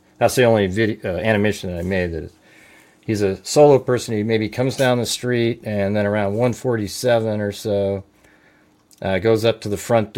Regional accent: Los Angeles, California, United States; born there; Well, my dad was, I think he was born in Ohio, my biological father. I was born in Los Angeles.

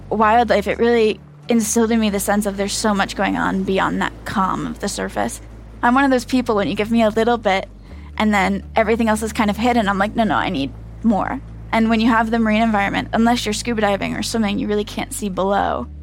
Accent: United States; So I'm American.

